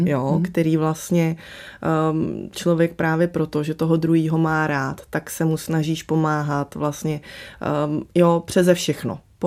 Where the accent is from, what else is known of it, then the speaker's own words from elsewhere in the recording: Slovakia; protože jsem ze Slovenska, tak samozřejmě jsme cestovali na Slovensko každý rok.